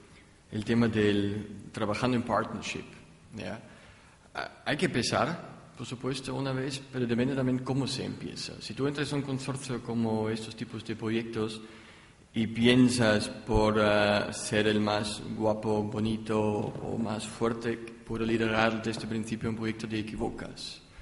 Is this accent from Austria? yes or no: yes; Austria; Spanish is a second language; Yo soy austríaco y alemán es el idioma más hablante de toda Europa, pero es todo en inglés.